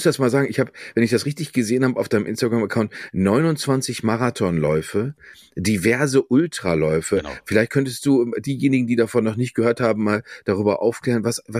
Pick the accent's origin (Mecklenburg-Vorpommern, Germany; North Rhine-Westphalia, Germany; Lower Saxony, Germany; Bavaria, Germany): North Rhine-Westphalia, Germany; Dortmund; ich bin am Westen Dortmunds aufgewachsen, zwischen Barockschlösschen, Fachwerkbauten, kleinen Flüsschen